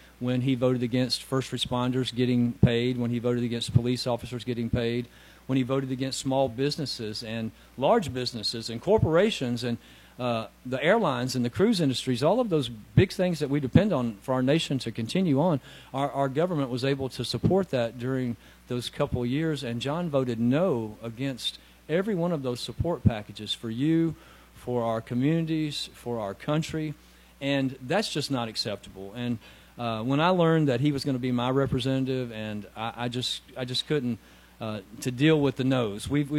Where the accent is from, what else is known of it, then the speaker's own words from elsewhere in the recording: Tennessee, United States; I'm going to use my common sense that I grew up in Middle Tennessee on a farm, raised in church.